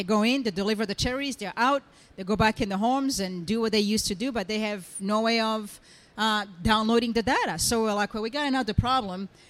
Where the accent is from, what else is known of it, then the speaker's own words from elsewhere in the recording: Burundi; now in United States; I am from Burundi. If some of you don't know, I'm American, but also I am from Burundi